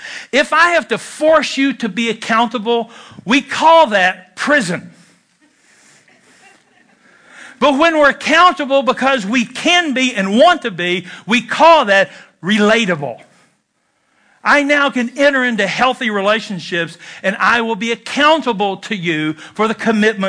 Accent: Kentucky, United States; I'm from Kentucky where we had nothing. We had to roll our own cigarettes.

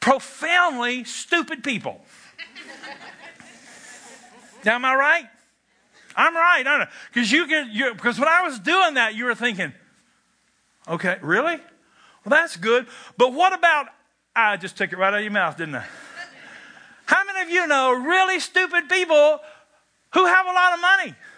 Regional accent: United States; I'm a Baptist from Barron County.

